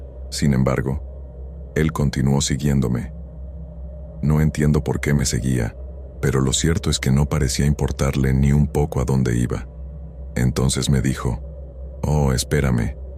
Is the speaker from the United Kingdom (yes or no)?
yes; United Kingdom; Soy británica y en ese momento tenía apenas 19 años